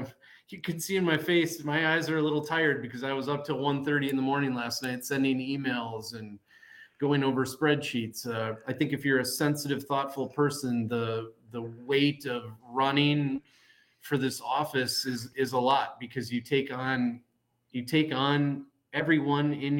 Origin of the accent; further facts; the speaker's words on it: Eau Claire, Wisconsin, United States; You know, it's not just that I grew up in Eau Claire or that my wife grew up in Eau Claire.